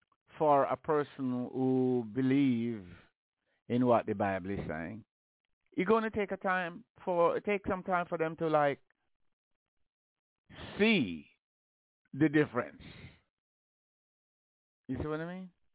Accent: Jamaica; because I come from Jamaica. We poor and everything like that.

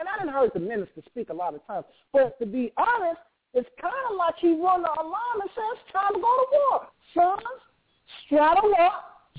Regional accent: Detroit, Michigan, United States; When I seen the ministers teaching, in my hometown, out of all the towns, I got this. I mean, he chose that. That was the first thing that made me think. Why did he choose to go to Detroit?

